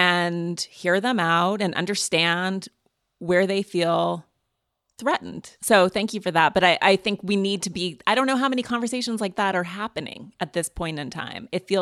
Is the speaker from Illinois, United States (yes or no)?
no; Montana, United States; I'm from Montana, which is a purple state, and it's a really interesting sort of mix of people